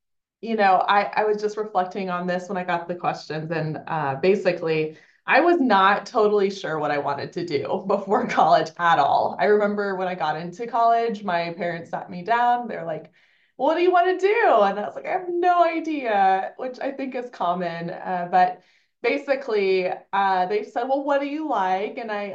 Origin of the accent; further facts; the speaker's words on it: Austin, Texas, United States; So I grew up in Austin, Texas.